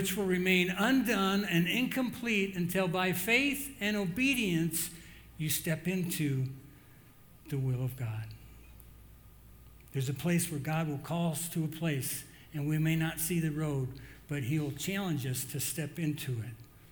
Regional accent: Midwest, United States; I grew up in the Midwest and it's cold. It can be really cold.

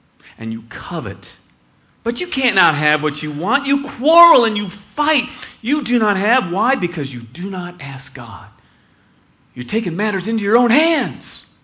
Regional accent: Fort Collins, Colorado, United States; Fort Collins, Colorado. Rush Limbaugh had a rally. It was 10, 12 years ago, and he came to my hometown

